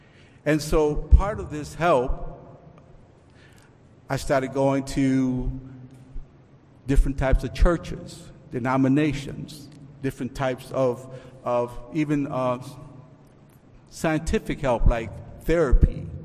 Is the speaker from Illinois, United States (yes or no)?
yes; Chicago, Illinois, United States; also born or lived in Puerto Rico; Raised in Chicago in the 1960s, early 70s, there was a lot of ethnicities all around.